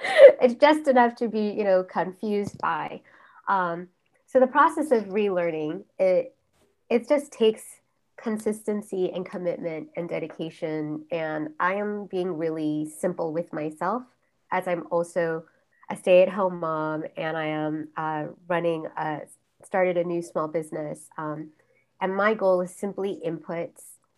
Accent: Florida, United States; So my first language, I would say there's two. It's English, having grown up here in the US, but also Malayalam. And I grew up in South Florida, so I obviously learned how to speak Spanish.

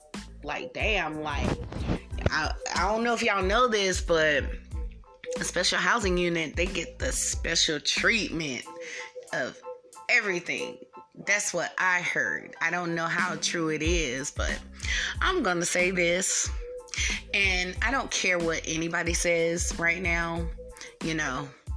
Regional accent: Raleigh, North Carolina, United States; But Hurricane Fran did some damage, especially in my hometown, Raleigh, North Carolina.

